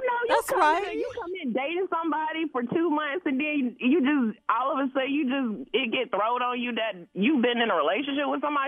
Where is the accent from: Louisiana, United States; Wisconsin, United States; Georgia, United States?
Georgia, United States; so don't get mad at me, because I'm from Georgia, so, you know, I got to root for my Falcons team.